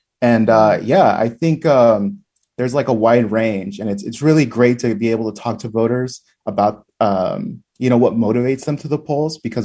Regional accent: Nampa, Idaho, United States; first language es; I grew up in Nampa and come from a Spanish-speaking household.

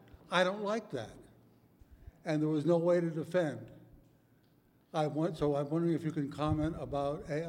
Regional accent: Harpswell, Maine, United States; from Cundy's Harbor, which is in Harpswell.

